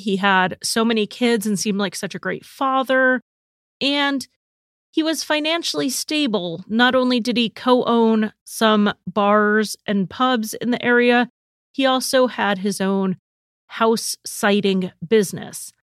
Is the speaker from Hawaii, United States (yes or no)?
no; Connecticut, United States; I'm ready to cover another case from my home state of Connecticut.